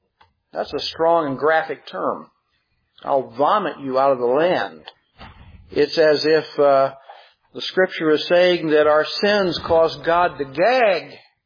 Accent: Illinois, United States; I didn't hear it much growing up in Illinois. I never heard it in Wisconsin.

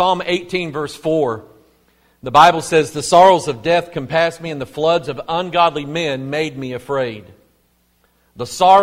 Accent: United States; I'm an American second, but I'm a child of God first

